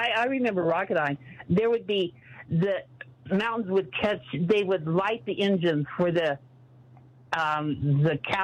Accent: Simi Valley, California, United States; I grew up in Simi Valley in the 60s.

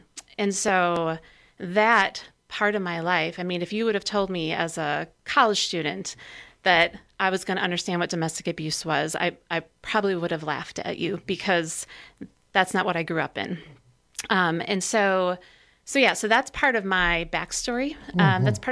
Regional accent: Appleton, Wisconsin, United States; So I grew up in Appleton, which is, you know, a stone's throw away from Rapids. Grew up in a really loving home, great parents.

